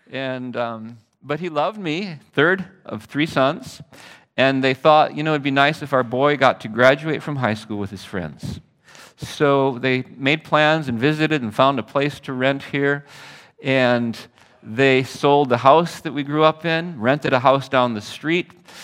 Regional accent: Phoenix, Arizona, United States; also born or lived in Michigan; I was born in Michigan. I'm 53 years old, so I'm not terribly old, but I'm not terribly young. And I'm beyond middle age, unless I live to be 106, I guess, right? Born in Michigan. I grew up in Phoenix. I was there from age 4 until 17

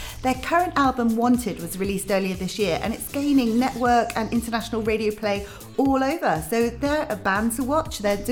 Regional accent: Birmingham, West Midlands, United Kingdom; accent: Birmingham; I'm from Birmingham. I can't help it. It's my Birmingham accent.

